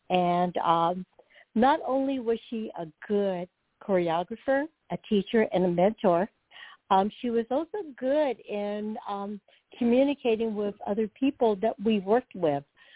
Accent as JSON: {"language": "English", "region": "California", "country": "United States", "said": "I'm from the Bay Area."}